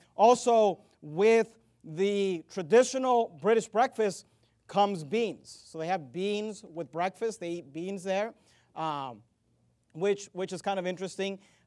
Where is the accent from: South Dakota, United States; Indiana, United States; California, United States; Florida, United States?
California, United States; Now, I grew up in California in the Bay Area. I grew up around a bunch of Mexican people and the Mexican culture.